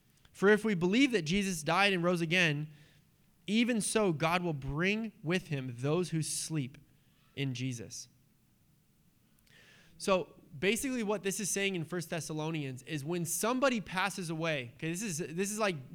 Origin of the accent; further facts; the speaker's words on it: United States; Just being American right now is like so frustrating.